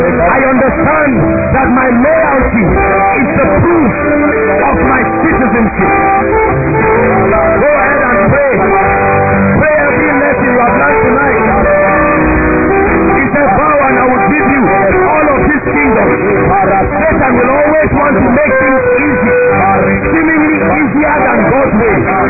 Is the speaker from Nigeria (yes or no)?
yes; Nigeria; You better be proud of being a Nigerian. We are in prophecy and we are coming.